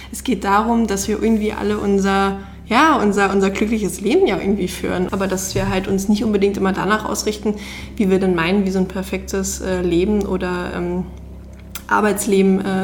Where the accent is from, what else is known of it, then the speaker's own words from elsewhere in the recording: East Germany, Germany; also ich komme ja aus dem Osten.